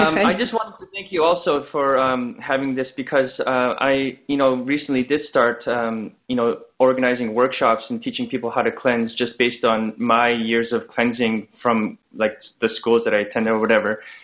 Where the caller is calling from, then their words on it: Montreal, Quebec, Canada; I'm actually calling from Montreal.